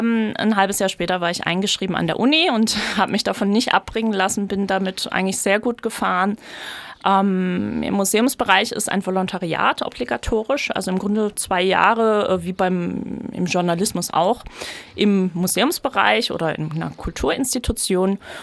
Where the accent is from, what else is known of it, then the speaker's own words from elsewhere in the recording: Baden-Baden, Baden-Württemberg, Germany; ich komme aus Baden-Baden